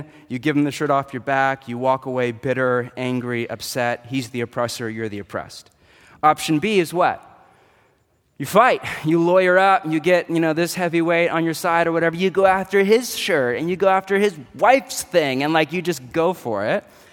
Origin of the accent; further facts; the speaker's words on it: United States; So let's pretend he's a bad guy and I'm a good guy, all right, because we're American. We like to think like that.